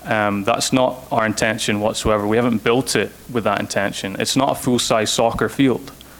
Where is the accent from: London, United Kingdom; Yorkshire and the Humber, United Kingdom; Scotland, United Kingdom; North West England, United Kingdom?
Scotland, United Kingdom; now in United States; I'm from Scotland.